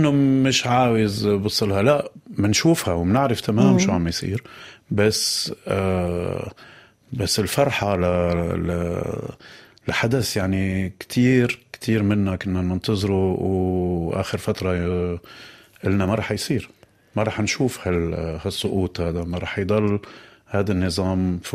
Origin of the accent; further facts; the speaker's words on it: Damascus, Damascus Governorate, Syria; وكمان كسوري وكدمشقي